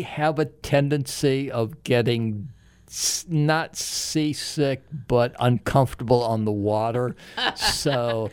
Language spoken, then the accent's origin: English; Tarpon Springs, Florida, United States; It's having grown up in Tarpon Springs, I remember coming to Clearwater as a kid and saying, gosh, Clearwater is the place that I want to live when I grow up.